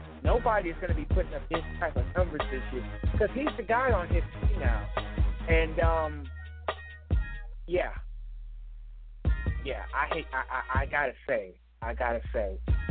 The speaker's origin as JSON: {"language": "English", "town": "Detroit", "region": "Michigan", "country": "United States", "tie": "born or raised there", "said": "By the way, big ups to the Red Wings, my hometown team."}